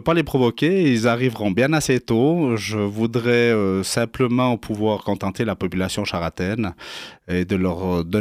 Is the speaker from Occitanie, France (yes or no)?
no; Charras, Nouvelle-Aquitaine, France; Je suis né à Charras, originaire de Charras. J'ai 47 ans